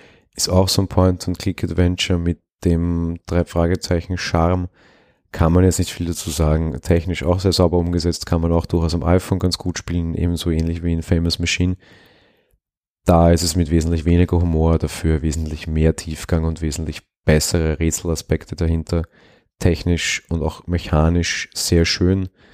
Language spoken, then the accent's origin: German; Vienna, Austria; Als Wiener muss ich dem Spiel sowieso 6 von 5 Sternen geben, weil gleich die erste Mission spielt im alten Wien